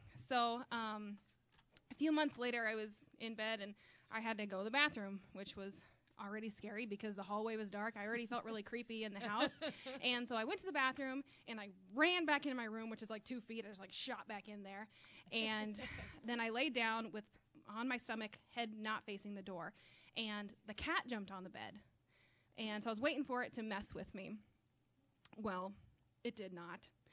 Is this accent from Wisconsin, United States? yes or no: no; Iowa, United States; I'm local, so I grew up in Southwest Iowa, and this happened to me when I lived in Malvern at my house.